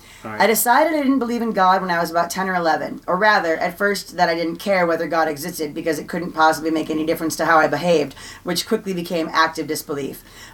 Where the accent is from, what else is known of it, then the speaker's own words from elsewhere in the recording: Sheffield, Yorkshire and the Humber, United Kingdom; In my hometown of Sheffield